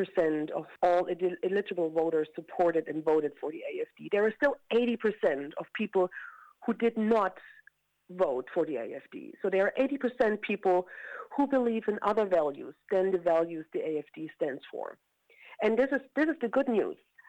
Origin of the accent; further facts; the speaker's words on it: eastern Germany, Germany; Yes, I grew up in East Germany